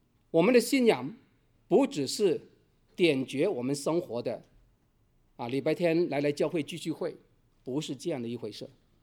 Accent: China; 也不是我们中国人所相信的那种宿命论。

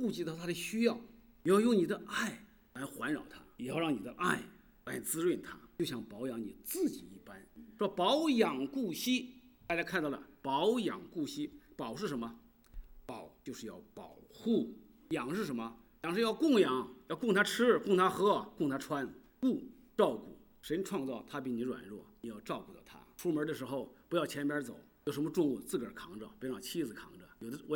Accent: China; 聊到我们中国人的家庭当中啊，这个关系就是家庭关系特别的复杂。上次就是九月份我回国和一帮朋友在一块吃饭

